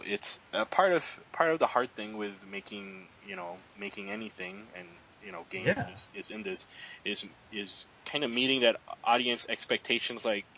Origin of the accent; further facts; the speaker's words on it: Hawaii, United States; you know, we grew up in Hawaii.